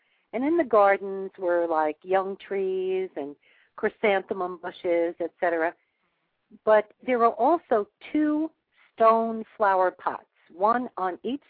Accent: Brooklyn, New York, United States; born there; When I was 3 years old, I was born in Brooklyn, New York.

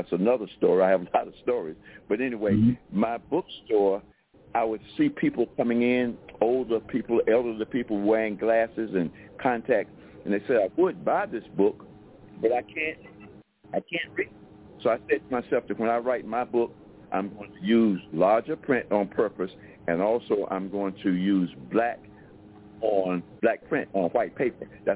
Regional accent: Durham, North Carolina, United States; So I'm from Durham, North Carolina, as I said.

